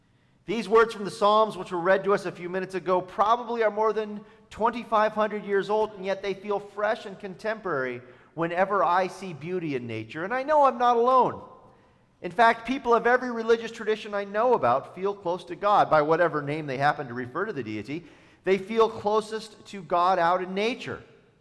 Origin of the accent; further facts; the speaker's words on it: California, United States; I grew up in the Redwood Forest. My bedroom window looked to the east over the Albion River watershed and across several ridges to the mountains where Mendocino County and Lake County meet.